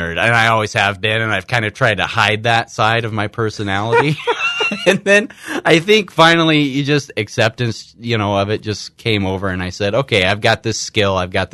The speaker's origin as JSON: {"language": "English", "town": "Galesburg", "region": "Illinois", "country": "United States", "tie": "born or raised there", "said": "So I was born and raised actually here in Galesburg."}